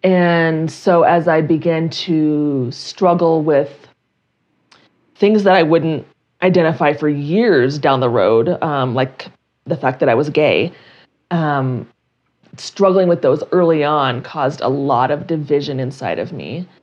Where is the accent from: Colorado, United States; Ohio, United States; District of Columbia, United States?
Colorado, United States; Colorado Springs; I grew up in Colorado Springs.